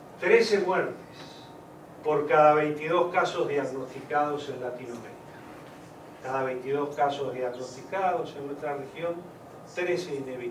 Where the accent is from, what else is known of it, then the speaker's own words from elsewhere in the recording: Uruguay; En mi país, en el Uruguay, el cáncer es la segunda causa de muerte de la población.